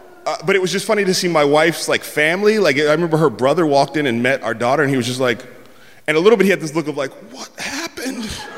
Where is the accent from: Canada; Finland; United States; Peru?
United States; San Francisco, California; And I'm from San Francisco. I've never, ever heard that before and never thought that I would hear that. I live in San Francisco.